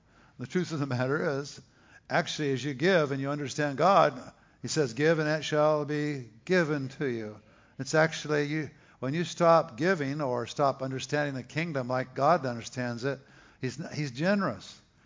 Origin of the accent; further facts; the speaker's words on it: Texas, United States; So I'm from Texas, originally our family, but man, I realize why I'm not there in the summer as much as I would like to.